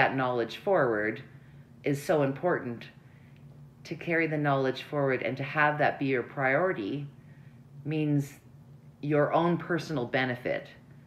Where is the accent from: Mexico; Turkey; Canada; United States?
Canada; Now, I will say that I'm Canadian